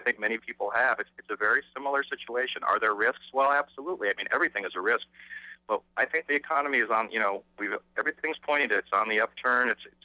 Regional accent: Champaign, Illinois, United States; I'm from Champaign. I went to public schools here.

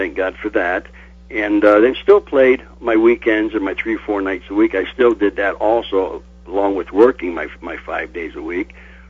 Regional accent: Alliance, Ohio, United States; also born or lived in Ithaca, New York; I was born in Ithaca, New York, and my parents moved to Ohio after my dad got out of the service. And I grew up. I graduated from Alliance High School.

